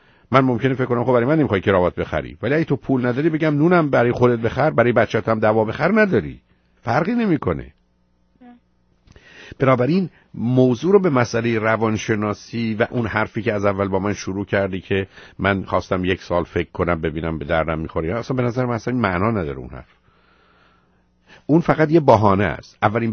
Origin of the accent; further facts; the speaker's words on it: Iran; ما ایرانی هستیم و فارسی بلدیم